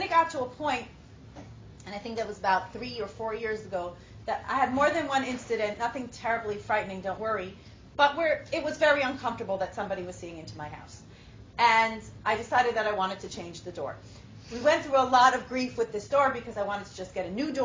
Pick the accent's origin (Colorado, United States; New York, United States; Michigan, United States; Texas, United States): New York, United States; Riverdale; I'm from Riverdale. I had a full 50-minute drive home.